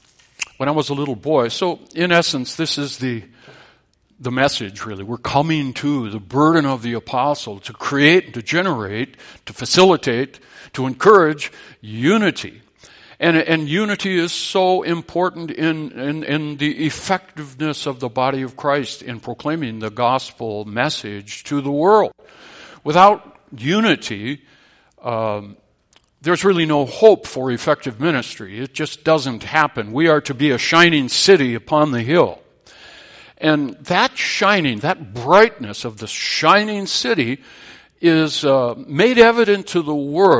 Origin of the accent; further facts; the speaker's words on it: Minneapolis, Minnesota, United States; When I was a little boy, I grew up in South Minneapolis, in a nice little working class neighborhood on 28th Street and 17th Avenue